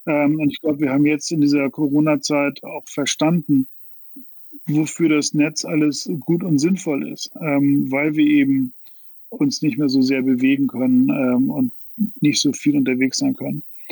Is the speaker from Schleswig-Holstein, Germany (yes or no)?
yes; Mölln, Schleswig-Holstein, Germany; Also ich komme aus Mölln, das ist in Schleswig-Holstein, also ungefähr 10 Kilometer von MacPom entfernt. Das heißt, früher war da die Welt zu Ende. Ich bin 72 geboren